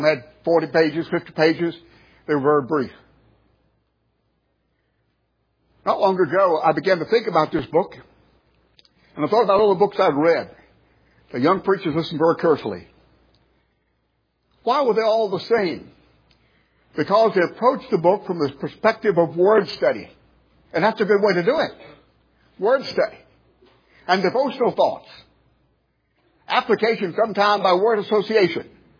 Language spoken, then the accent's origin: English; United States; I am an American, and very thankful to God for that privilege.